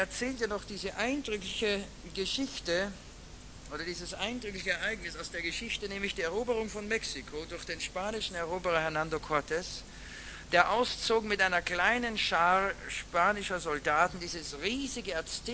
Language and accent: German; Austria; das sitzt einen als Österreicher in den Knochen, denn ich war so in einem katholischen Kindergarten